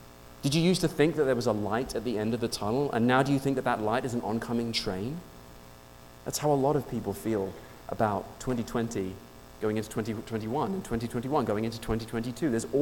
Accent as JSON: {"language": "English", "region": "England", "country": "United Kingdom", "said": "I come from England. It's a place where it's overcast a lot of the time."}